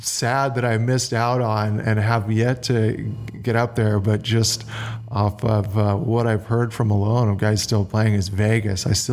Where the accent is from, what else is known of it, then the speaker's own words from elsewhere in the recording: Canada; as a kid growing up in Canada